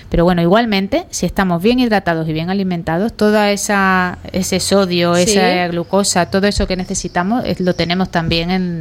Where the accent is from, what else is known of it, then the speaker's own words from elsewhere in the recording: Seville, Andalusia, Spain; Yo, por ejemplo, que soy de Sevilla